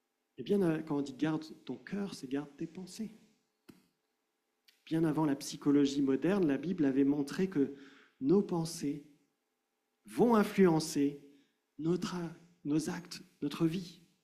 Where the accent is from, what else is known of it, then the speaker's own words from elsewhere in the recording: France; En tant que Français, hein, on est aussi champion en général pour voir ce qui ne va pas.